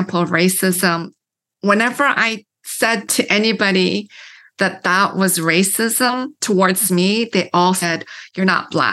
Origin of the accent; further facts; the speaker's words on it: Canada; And I grew up in Canada and we never talked about racism in black and white terms. And then I moved here to start teaching